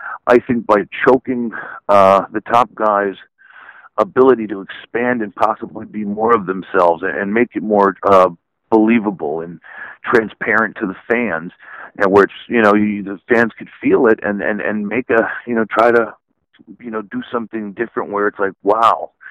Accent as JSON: {"language": "English", "region": "New Jersey", "country": "United States", "said": "you'd go down the Jersey Shore, where I'm from the Northeast."}